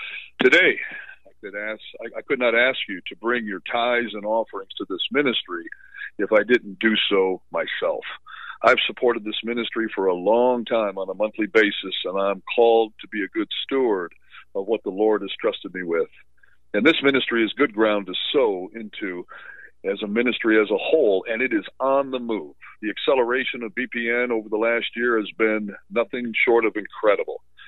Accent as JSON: {"language": "English", "town": "Orlando", "region": "Florida", "country": "United States", "said": "As Dr. Gentry said … I'm from Orlando, Florida."}